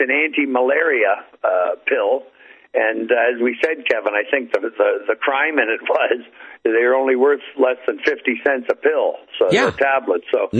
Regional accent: Hamilton, Ontario, Canada; My hometown, Hamilton, Ontario, the Hammer, it's called, that's their steel mill town.

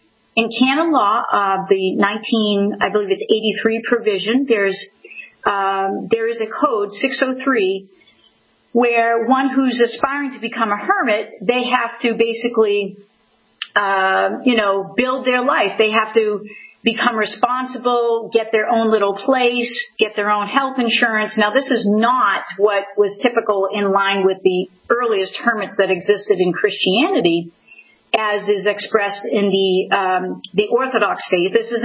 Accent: Spencer, Massachusetts, United States; I ended up going right back to my hometown, which was Spencer, Massachusetts, and stayed with my uncle and aunt for about 3 months or so.

